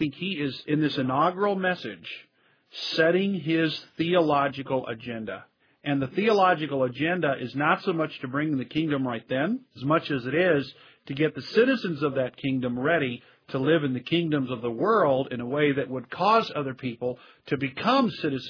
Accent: Texas, United States; So, well, and I'm from Texas, so everybody drinks Dr. Pepper in Texas.

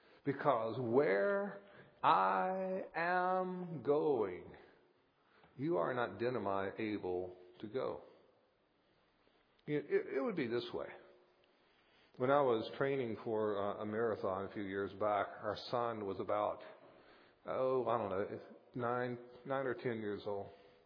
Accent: Southern United States, United States; being in the South, not South America, but being an American in the South.

